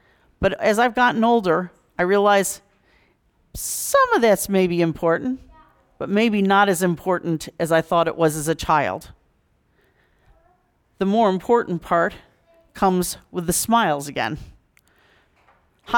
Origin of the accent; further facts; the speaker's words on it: New England, United States; Am I a warmer person, hopefully, now than I was growing up in the New England culture where you don't hug very much?